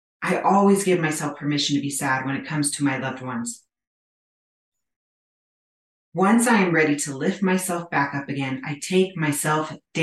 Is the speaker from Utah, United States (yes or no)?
no; Arizona, United States; also born or lived in California; now in Wyoming, United States; This time of year has always been a bit rough for me because I'm from Arizona and California. And now I live in Wyoming, so I never knew snow before Wyoming.